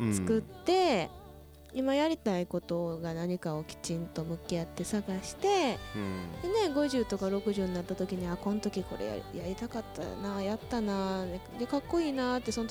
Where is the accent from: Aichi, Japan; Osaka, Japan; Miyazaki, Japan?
Osaka, Japan; Toyonaka; で15日に、我が地元豊中の